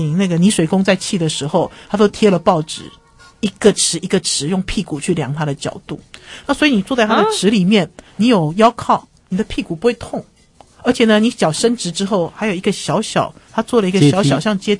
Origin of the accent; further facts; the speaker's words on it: Taiwan; accent: Taiwanese Mandarin; 他不是我们这种台湾国语